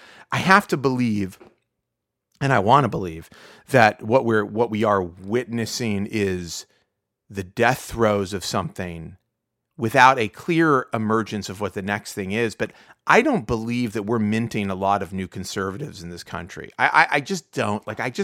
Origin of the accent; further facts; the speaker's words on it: Pittsburgh, Pennsylvania, United States; I'm from Pittsburgh. I know people live in Pittsburgh and their rent's like $800.